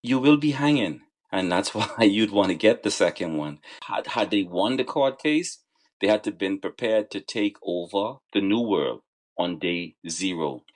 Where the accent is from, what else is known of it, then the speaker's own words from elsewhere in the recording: Bahamas; born there; My parents came from Haiti. I was born in the Bahamas.